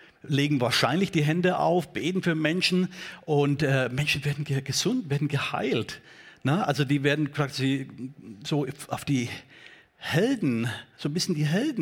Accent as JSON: {"language": "German", "country": "Kenya", "said": "So ein Ausdruck auch bei uns in Kenia."}